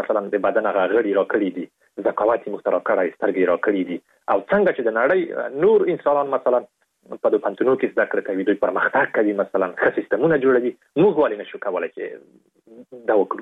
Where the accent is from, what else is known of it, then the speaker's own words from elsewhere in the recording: Afghanistan; په دې باندې مې لیکلی وو چې زه د افغانستان یم